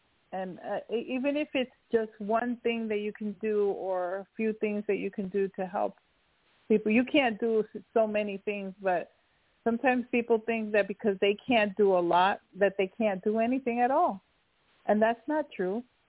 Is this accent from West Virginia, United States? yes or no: no; New York, United States; I'm from New York, so I feel real bad for the people in New York, too.